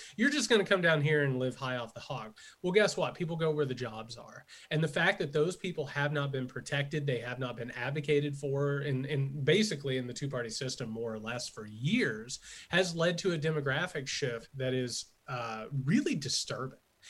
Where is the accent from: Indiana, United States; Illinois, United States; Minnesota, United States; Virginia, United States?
Indiana, United States; now in Georgia, United States; I come from Indiana. I currently live down in Georgia. My family are factory workers, laborers, miners, those types of things.